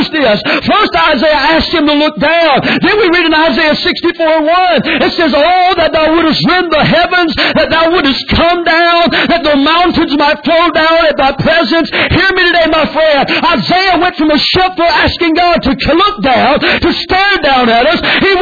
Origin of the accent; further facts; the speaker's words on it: North Carolina, United States; I'm from North Carolina.